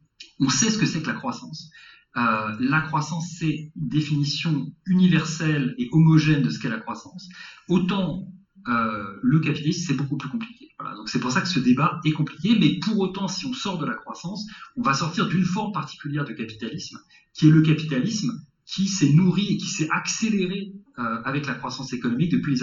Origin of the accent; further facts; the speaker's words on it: Paris, Île-de-France, France; born there; moi, j'habite à Paris, je suis né à Paris